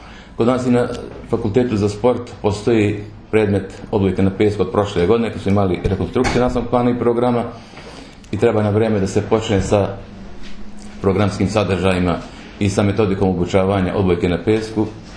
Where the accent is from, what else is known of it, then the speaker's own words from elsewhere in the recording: Novi Pazar, Raška District, Serbia; Dolazim iz Novog Pazara